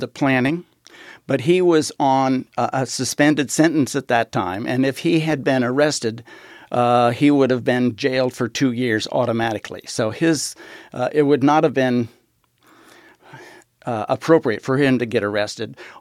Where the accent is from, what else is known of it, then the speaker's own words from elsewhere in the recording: Muncie, Indiana, United States; also born or lived in Cincinnati; I had seen the effects of racial hatred as a child growing up in Muncie, Indiana, and also in Cincinnati.